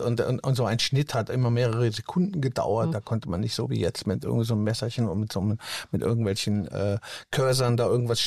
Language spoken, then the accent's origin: German; Jülich, North Rhine-Westphalia, Germany; now in Augsburg, Germany; Ich wohne im Moment in Augsburg schon, ja, was heißt im Moment, schon längere Zeit, schon über 20 Jahre. Aber ich komme ursprünglich ja auch aus Jülich. Bin hier zur Schule gegangen. Hab im Dorf Barmen gewohnt und hab dann natürlich eine Verbindung zu der Gegend hier noch.